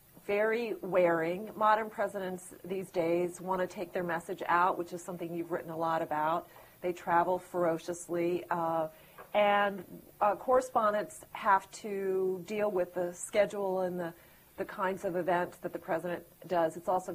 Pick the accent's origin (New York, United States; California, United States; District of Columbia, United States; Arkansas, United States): District of Columbia, United States; Washington; And I grew up in Washington, D.C.